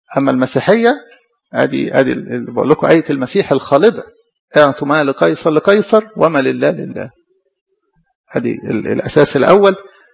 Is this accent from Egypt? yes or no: yes; Egypt; احنا بنشترك هنا بحق المواطنة كمصريين